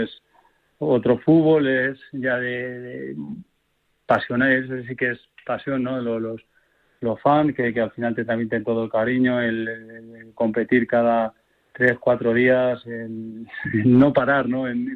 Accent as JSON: {"language": "Spanish", "town": "Motilla del Palancar", "region": "Castilla-La Mancha", "country": "Spain", "said": "yo paso de mi pueblo, yo soy un pueblo de Cuenca, de Motilla del Palancar"}